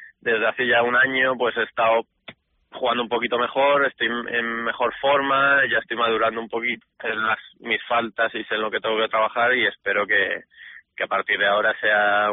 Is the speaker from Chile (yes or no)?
no; Spain; como los españoles